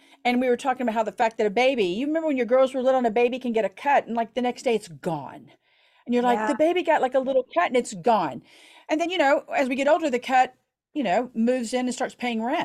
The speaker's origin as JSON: {"language": "English", "region": "Oklahoma", "country": "United States", "tie": "born or raised there", "said": "I was back in Oklahoma with the wind. Yes. And so I grew up in Oklahoma and I forgot about the wind."}